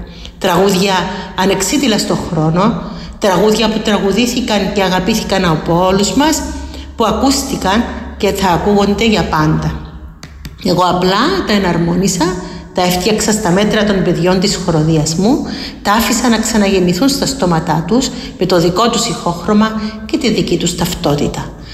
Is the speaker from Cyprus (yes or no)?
yes; Limassol, Limassol District, Cyprus; born there; Γεννήθηκα στη Λεμεσό.